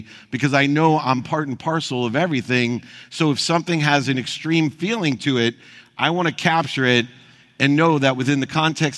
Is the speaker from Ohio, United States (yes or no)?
yes; Akron, Ohio, United States; I was born, like many of you, I'm sure, in a world of not enough. I grew up in Akron, Ohio.